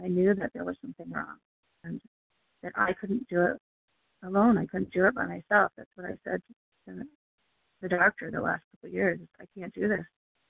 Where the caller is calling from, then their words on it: Florida, United States; from Southwest Florida.